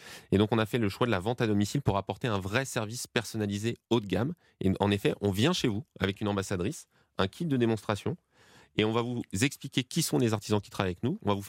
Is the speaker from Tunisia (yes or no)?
no; Salon-de-Provence, Provence-Alpes-Côte d'Azur, France; On est plutôt implanté dans le sud-est de la France, puisque moi, je suis originaire de Salon de Provence.